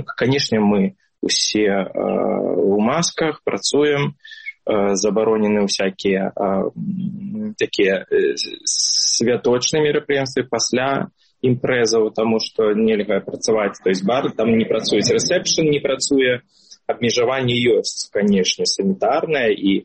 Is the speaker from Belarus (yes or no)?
yes; Belarus; now in Montpellier, France; ми білоруси Монпельє будемо